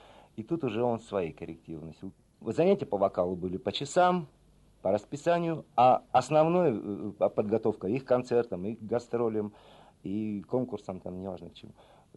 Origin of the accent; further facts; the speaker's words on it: Rybinsk, Yaroslavl Oblast, Russia; born there; Я родился в Рыбинске, слава тебе, Господи. Вот. И вернулся сюда, и вернусь обязательно сюда.